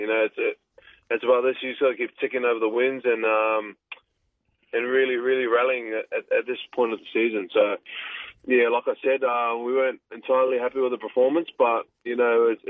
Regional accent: New Zealand; I remember growing up, I grew up in New Zealand, so I remember watching the Crusaders.

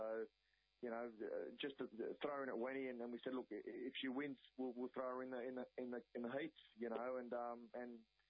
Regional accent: Redfern, New South Wales, Australia; I was born and bred in Redfern. You know, downtown Redfern.

